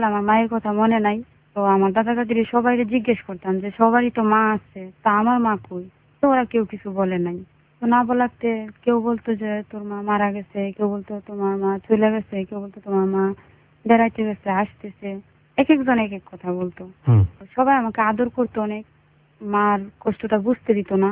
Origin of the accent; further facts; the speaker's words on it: Narsingdi, Dhaka Division, Bangladesh; আমি এসেছি নরসিংদী থেকে